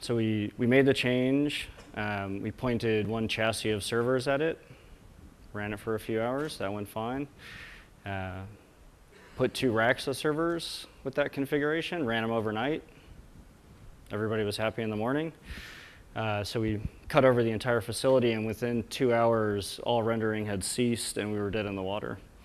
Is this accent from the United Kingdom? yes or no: no; Wellington, New Zealand; I'm here from Wellington, New Zealand. I work at Weta Digital, which is Sir Peter Jackson's visual effects facility.